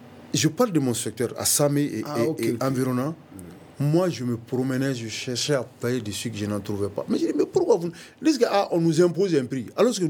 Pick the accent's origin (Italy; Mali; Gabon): Mali; Mais ça donne l'effet contraire chez nous au Mali.